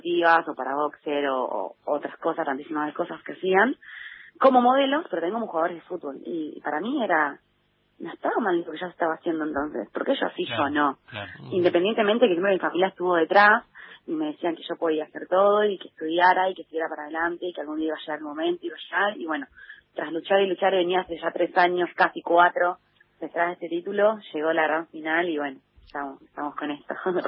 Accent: Saladillo, Buenos Aires Province, Argentina; Soy de Saladillo. Ajá. Sí, soy de Saladillo. Decidí a los 17 años mudarme, definitivamente.

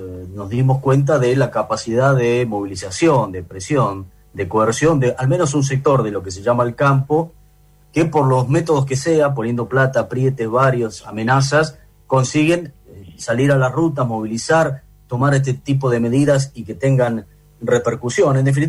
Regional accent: Carhué, Buenos Aires Province, Argentina; Yo pasé mi infancia en Carué, en la provincia de Buenos Aires.

